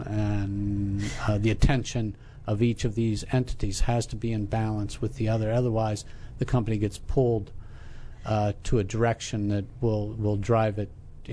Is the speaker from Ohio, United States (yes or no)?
yes; Blanchester, Ohio, United States; This is a corn and soybean town in southern Ohio called Blanchester, Ohio.